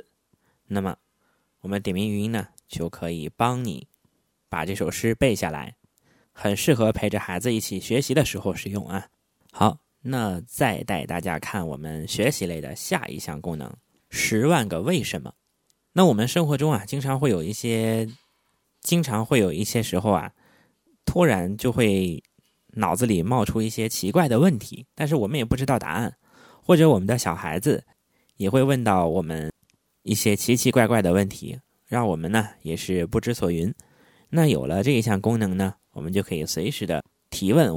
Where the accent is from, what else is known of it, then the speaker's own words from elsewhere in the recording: Northeast China, China; 那么有部分的人可能知道我是东北人啊